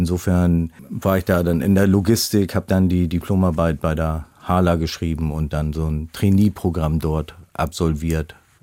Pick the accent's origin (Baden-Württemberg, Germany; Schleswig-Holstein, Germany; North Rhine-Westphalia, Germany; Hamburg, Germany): Hamburg, Germany; Also ich kann jetzt nicht auf eine langfristige Tradition in Hamburg zurückblicken, fühle mich aber sehr wohl in Hamburg und fühle mich als waschechter Hamburger.